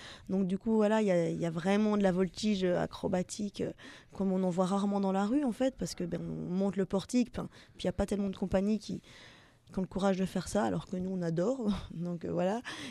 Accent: Brussels, Belgium; mais à Bruxelles, vu que je suis belge à la base.

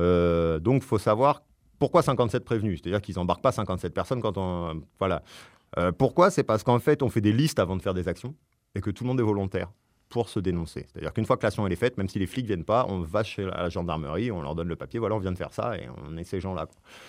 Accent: Brittany, France; moi, je viens de Bretagne

